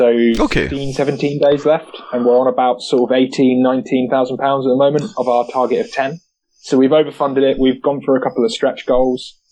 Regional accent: Nottingham, East Midlands, United Kingdom; So yeah, I grew up in Nottingham.

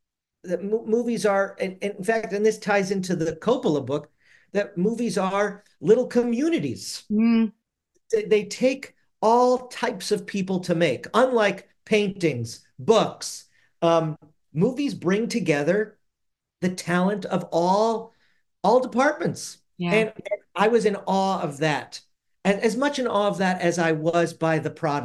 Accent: Los Angeles, California, United States; I grew up here in LA, I was always interested in the movies

